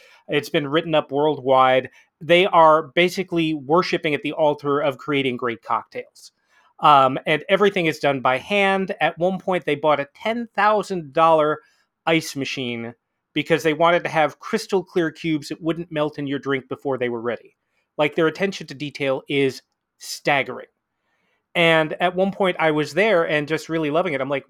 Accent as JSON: {"language": "English", "region": "New England", "country": "United States", "said": "for me, I'm from New England"}